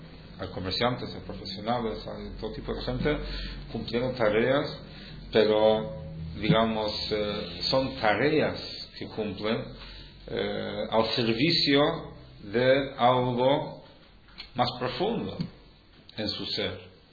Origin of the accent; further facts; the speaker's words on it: Uruguay; fui criado aquí. Soy un judío con características uruguayas, no soy uruguayo con características judías.